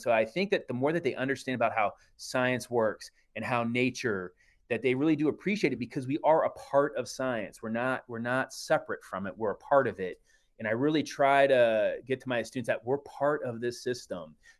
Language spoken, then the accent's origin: English; Brookfield, Ohio, United States; I'm originally from Brookfield, Ohio, which is a small school, small town in Trumbull County.